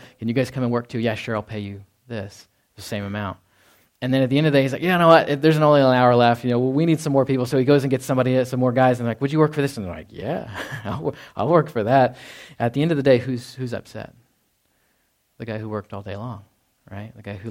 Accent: Fort Worth, Texas, United States; So I grew up in Dallas, Fort Worth. We would go to downtown Fort Worth area

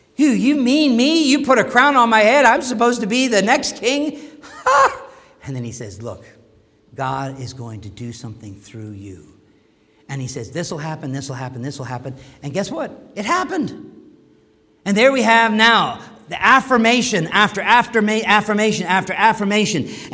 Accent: Maryland, United States; I grew up in Maryland, and we had perpetual liberals.

